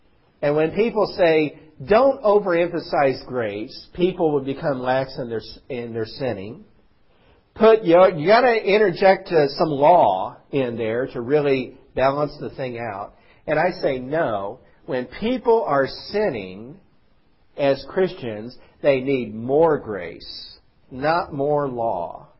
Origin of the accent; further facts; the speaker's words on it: the Ozarks, United States; I grew up in the Ozarks, and there was a big hill about a half a mile from my house.